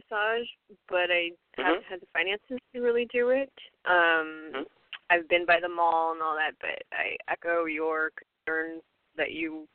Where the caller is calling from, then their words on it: Hayward, California, United States; Hi, this is … I'm calling from Hayward.